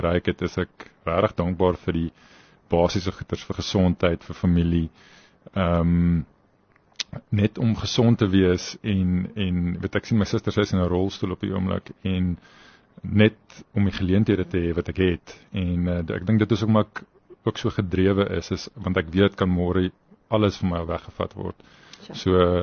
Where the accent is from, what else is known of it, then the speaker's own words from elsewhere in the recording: Bloemfontein, Free State, South Africa; ek was van Bloemfontein af gewees, daar was nie veel Olimpiese medalje, met wenners in Bloemfontein nie